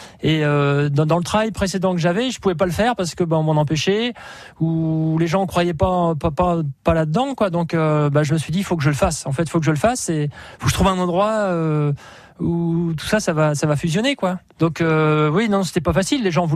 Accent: Normandy, France; now in Nantes, France; enfin je suis pas nantais, hein, je suis normand.

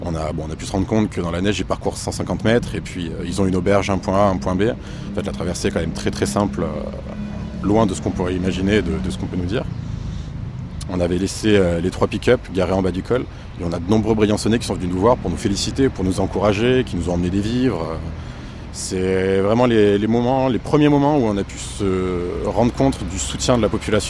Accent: Lyon, Auvergne-Rhône-Alpes, France; j'ai 20 ans, je suis de Lyon, je fais des études dans le management.

